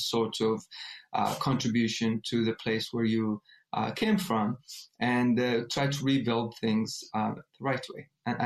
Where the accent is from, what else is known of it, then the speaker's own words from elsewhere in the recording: Hebron, West Bank, Palestine; when I would compare myself to my friends that I grew up with in Hebron, some were either imprisoned or killed.